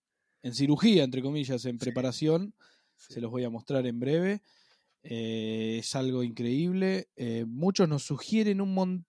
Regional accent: Argentina; Bueno, nosotros somos argentinos.

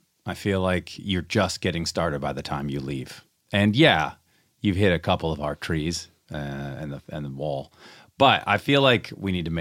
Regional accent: Seattle, Washington, United States; Oh, yeah, I'm from Seattle.

